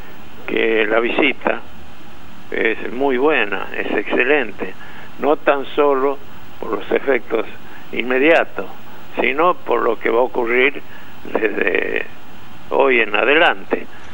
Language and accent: Spanish; La Rioja, Argentina; Rioja, donde nací, donde me crié, donde pude estudiar en Córdoba a partir de mi provincia